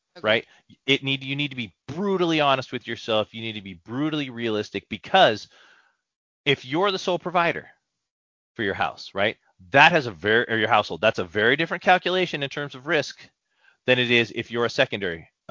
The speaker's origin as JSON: {"language": "English", "region": "California", "country": "United States", "said": "I feel like you guys are taking shots at me and being a Californian."}